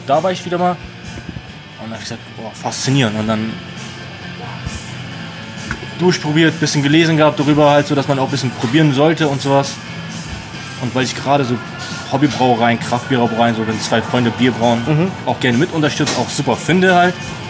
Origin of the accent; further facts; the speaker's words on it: Hamburg, Germany; Als Hamburger